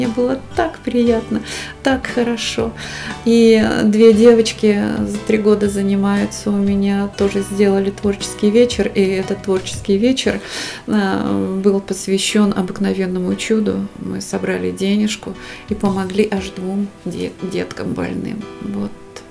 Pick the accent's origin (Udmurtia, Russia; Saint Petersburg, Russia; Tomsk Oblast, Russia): Tomsk Oblast, Russia; Tomsk; я приехала сибирячка из какого-то Томска.